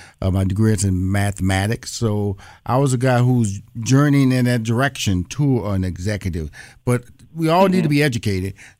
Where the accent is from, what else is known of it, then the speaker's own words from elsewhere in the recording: Houston, Texas, United States; But I'm born and raised in Houston, Texas, so I'm a Southern boy.